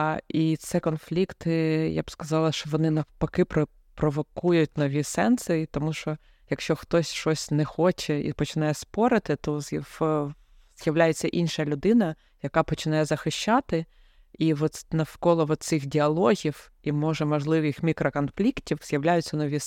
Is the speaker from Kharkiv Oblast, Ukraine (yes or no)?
yes; Kharkiv, Kharkiv Oblast, Ukraine; От я сама з Харкова, і я зараз не думаю, що зараз мій вихід в Харкові щось пропонувати.